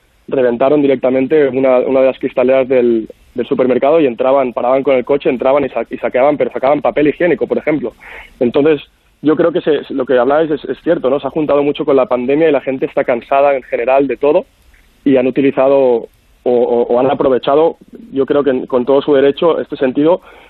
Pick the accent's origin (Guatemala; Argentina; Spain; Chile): Spain; now in Los Angeles, United States; yo me crié y he crecido en España y nunca he tenido que vivir una situación así. Y es mi primer año en Los Ángeles, todo lo que viví en Minneapolis